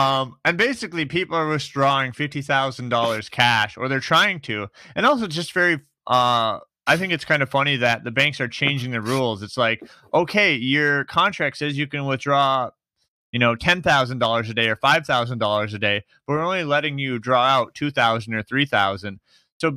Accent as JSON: {"language": "English", "country": "United States", "said": "No, Josh, I'm from America, so I've never seen that."}